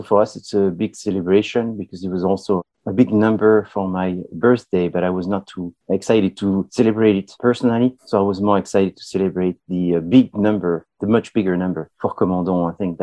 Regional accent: France; I'm from France

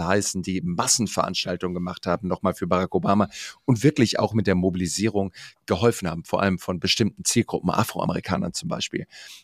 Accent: Heidelberg, Baden-Württemberg, Germany; Ich bin in Heidelberg groß geworden

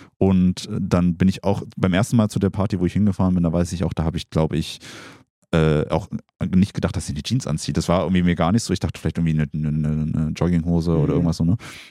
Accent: Stuttgart, Baden-Württemberg, Germany; weil es auch meine Heimatstadt ist tatsächlich.

